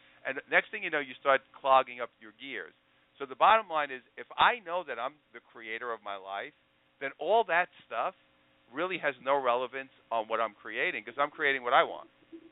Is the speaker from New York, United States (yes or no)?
yes; New York, United States; I grew up in New York as a big sports fan, so I kind of like that.